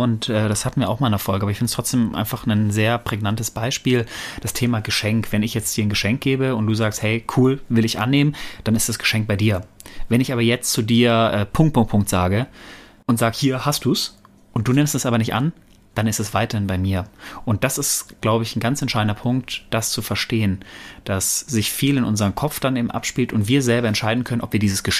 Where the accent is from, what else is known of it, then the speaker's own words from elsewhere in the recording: Bochum, North Rhine-Westphalia, Germany; Bochum, ich komme aus